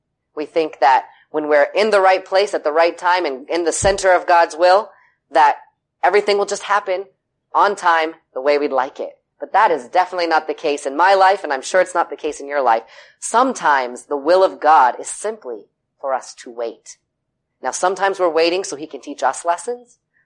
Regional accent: Florida, United States; Growing up in South Florida, we were drug babies.

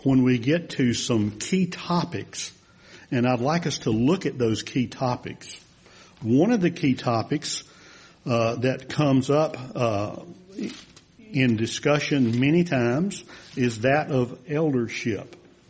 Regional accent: Reidsville, North Carolina, United States; But I am from Reidsville, North Carolina. I grew up there on a tobacco farm, if you will, and had a good experience growing up as a kid, learning how to work.

